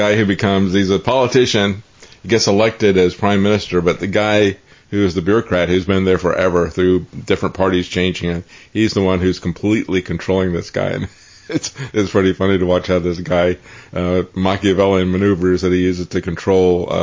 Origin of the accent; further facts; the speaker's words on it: Tampa, Florida, United States; I mean, when I was growing up in Tampa, it was...